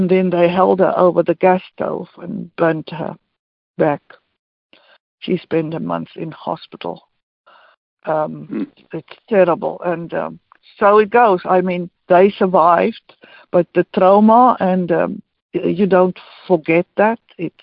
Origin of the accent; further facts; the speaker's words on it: South Africa; So, being South African, oh, immediately, you know, apartheid or whatever.